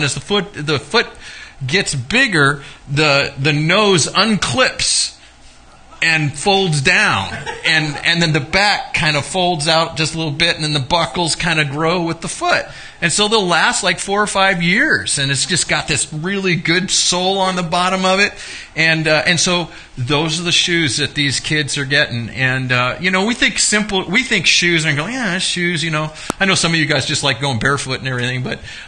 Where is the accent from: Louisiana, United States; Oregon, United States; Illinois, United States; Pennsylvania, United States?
Oregon, United States; Grants Pass; moved away as an adult; now in Germany; I grew up in Grants Pass, so it was my home starting when I was about 12 years old, and that was back in 19...